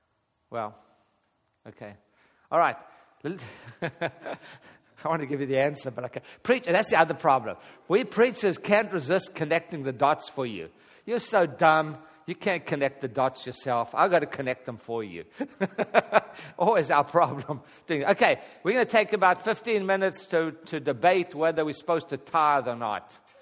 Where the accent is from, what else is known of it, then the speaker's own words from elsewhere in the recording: South Africa; In South Africa, I was raised in the Anglican Church